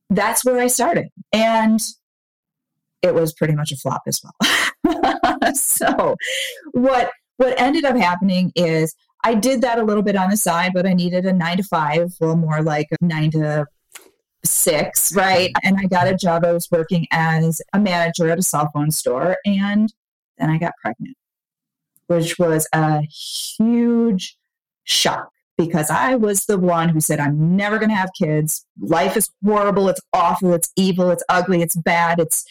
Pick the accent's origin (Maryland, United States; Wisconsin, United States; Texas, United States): Wisconsin, United States; moved away as an adult; When I was 21, I moved from Wisconsin out to California, and I'm going to start this e-commerce business.